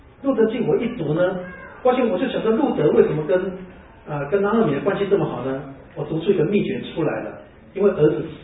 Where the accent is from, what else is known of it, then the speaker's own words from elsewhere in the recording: Fujian, China; now in United States; 你看我是个福建人，我太太是四川人